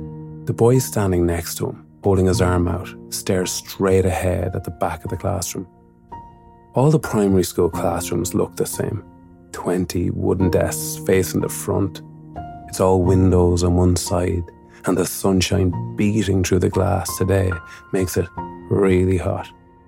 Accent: Mullingar, Westmeath, Ireland; in my hometown of Mullingar, in all of Ireland.

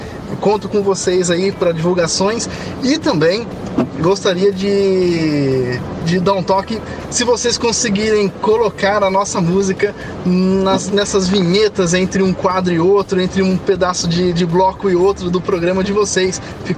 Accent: São José dos Campos, São Paulo, Brazil; eu sou de São José dos Campos.

